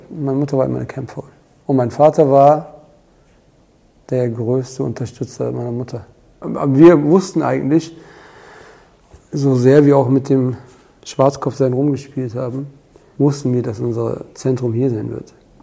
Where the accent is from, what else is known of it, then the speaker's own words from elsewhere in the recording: Cologne, North Rhine-Westphalia, Germany; Ich bin in Köln-Porz geboren. Meine Eltern haben eigentlich schon in Flittert gelebt, Köln-Flittert. Und da damals das Porzer Krankenhaus das einzige Krankenhaus war mit Kinderklinik, sind sie nach Porz und da bin ich zur Welt gekommen, aber dann auch direkt nach Flittert gezogen.